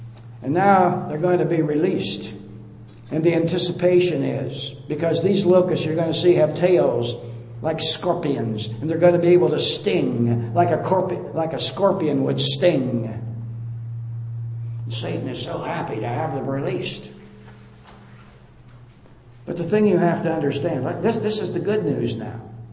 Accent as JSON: {"language": "English", "town": "Glendora", "region": "California", "country": "United States", "tie": "born or raised there", "said": "I was raised in Glendora. Glendora is right against the San Gabriel Mountains, as I'm sure you know."}